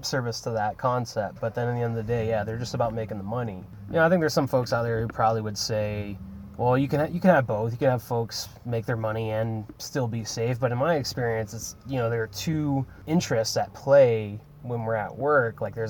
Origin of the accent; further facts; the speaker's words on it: the South, United States; And, like, growing up in the South and around here, it's just people just keep their heads down and don't speak out.